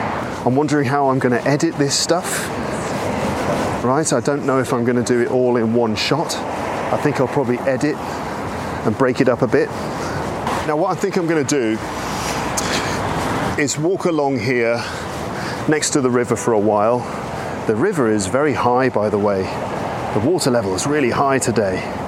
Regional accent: London, United Kingdom; compare it to London, which is basically my hometown, kind of.

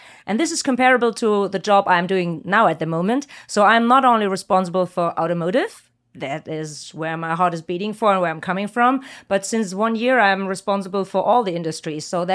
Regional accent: Thuringia, Germany; English is a second language; I'm from Germany, from the heart of Germany. You can call it Thuringia. And I grew up on the east side of Germany.

